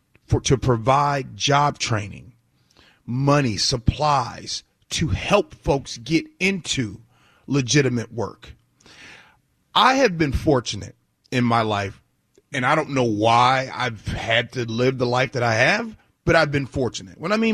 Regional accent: Chicago, Illinois, United States; Now, growing up in Chicago, being around the projects where my grandmother lived, during that time

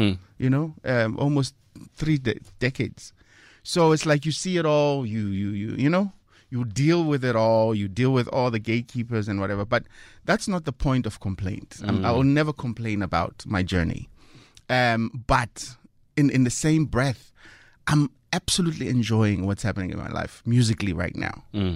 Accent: Pretoria, Gauteng, South Africa; I think growing up in Pretoria is a place where I know they love music, especially R&B music.

